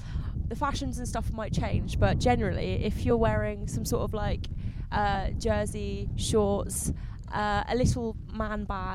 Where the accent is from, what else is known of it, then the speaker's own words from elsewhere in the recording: Portsmouth, South East England, United Kingdom; I came from Portsmouth, not quite as far as you.